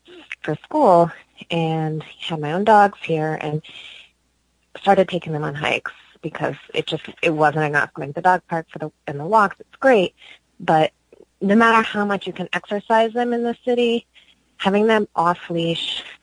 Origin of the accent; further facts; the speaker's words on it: Stowe, Vermont, United States; I grew up in the Stowe area.